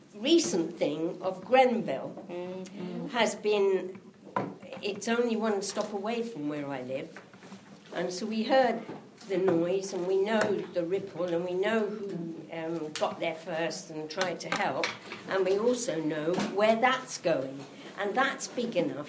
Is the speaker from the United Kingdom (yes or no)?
yes; London, United Kingdom; And I'm from West London.